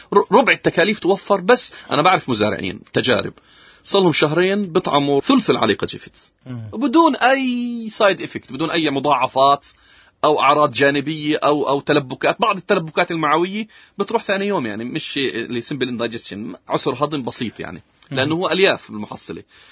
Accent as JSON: {"language": "Arabic", "town": "Nablus", "region": "West Bank", "country": "Palestine", "said": "اللي هو البليل بيسموه عندنا بنابلس"}